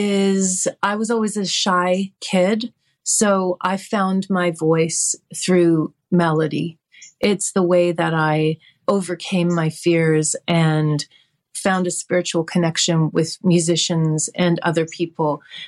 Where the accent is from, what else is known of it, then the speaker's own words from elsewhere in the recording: Oakville, Ontario, Canada; also born or lived in Montreal / Vancouver; So I grew up in Oakville, actually, and I loved Montreal.